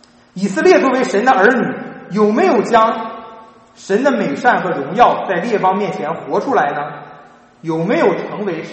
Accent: China; 这个其实跟我们中国人的伦理和传统文化有相似之处。

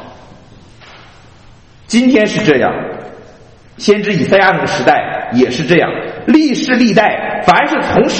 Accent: China; 包括我们原来所来自的中国那各样的无论是疫情还是各样的不公不义的事情

